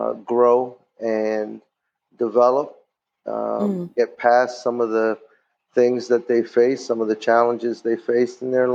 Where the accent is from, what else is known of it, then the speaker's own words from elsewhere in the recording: New York, United States; also born or lived in Philadelphia; I was born in New York. My parents are both from Puerto Rico, and I grew up in New York. Came to Philadelphia at around 1983, and then stayed until I finished school, went back to New York, and returned in 1989